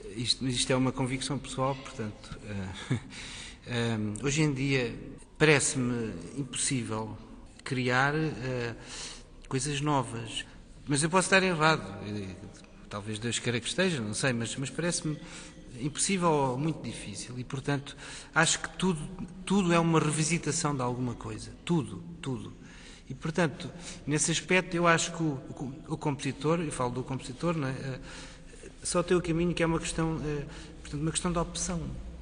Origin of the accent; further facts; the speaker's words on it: Portugal; Porque, quer dizer, eu sou português.